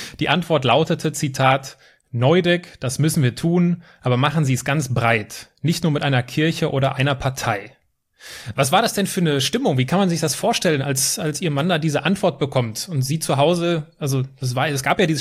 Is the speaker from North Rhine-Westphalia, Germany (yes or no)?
yes; Herchen, North Rhine-Westphalia, Germany; Ich bin ja in Herrchen im Rhein-Sieg-Kreis zur Schule gegangen